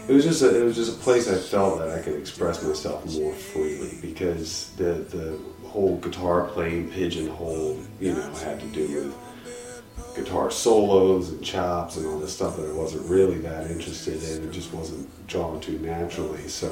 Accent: Virginia, United States; moved away as an adult; also born or lived in Georgia / California / New York; now in Hudson, United States; Originally from, I was born in Georgia, but I grew up in Virginia, and I was there for, you know, the first 20 years of my life or so. I was in California and Los Angeles for a while, back to New York City, and most recently Hudson, New York.

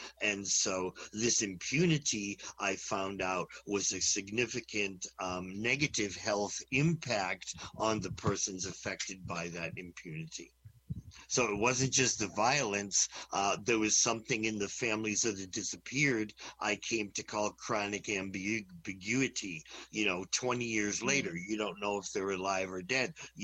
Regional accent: Agawam, Massachusetts, United States; now in Boston, United States; I moved to Boston in the early 80s, leaving Agawam, Massachusetts, my hometown, at the foot of the Berkshires, as you say.

